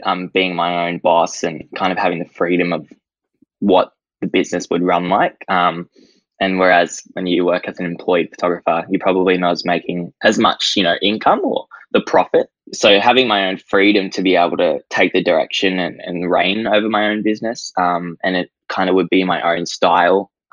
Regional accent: Gold Coast, Queensland, Australia; I'm from the Gold Coast and I am 18 years of age and I am a wedding photographer.

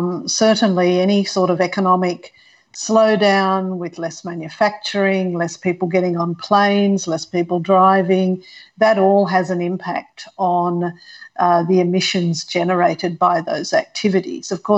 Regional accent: Sydney, New South Wales, Australia; I grew up in Sydney, up in the northwestern part of Sydney, you know, in a pretty, ordinary middle-class home, ordinary middle-class suburb.

